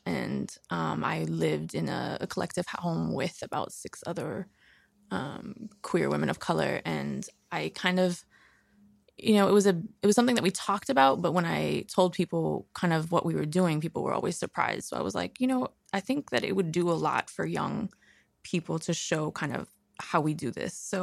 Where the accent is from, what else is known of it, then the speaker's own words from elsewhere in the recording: Queens, New York, United States; now in Brooklyn, United States; I'm living in Brooklyn now, but I grew up in Queens